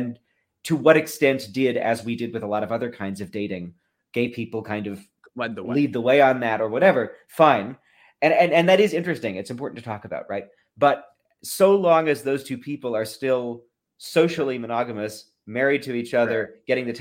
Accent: Massachusetts, United States; Because I think, so I grew up in Massachusetts.

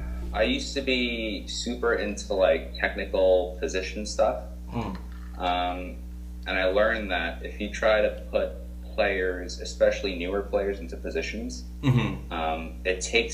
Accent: Queens, New York, United States; So born and raised in Queens.

